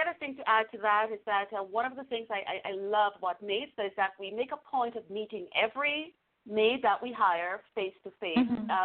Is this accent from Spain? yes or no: no; St. Lucia; No, I'm not from Europe. I'm from St. Lucia, which is an island in the Caribbean.